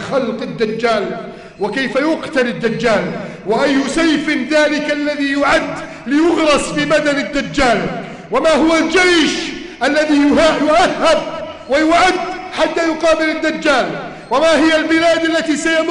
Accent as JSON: {"language": "Arabic", "country": "Egypt", "said": "اللهم احفظ بلدنا مصر"}